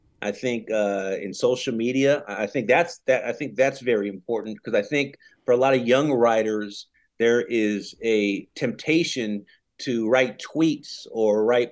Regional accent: San Leandro, California, United States; Well, as a young kid growing up in San Leandro, California, that's in the East Bay, I was about 10 miles away from the Oakland Coliseum where the A's played.

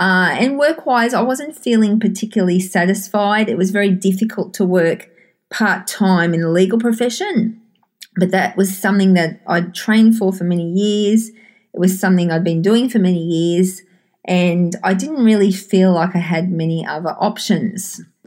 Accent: Sydney, New South Wales, Australia; I'm from Sydney, Australia.

